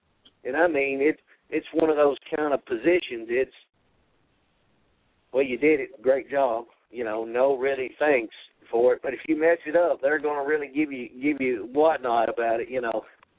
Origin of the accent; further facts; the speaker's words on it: Tennessee, United States; I'm from Tennessee myself.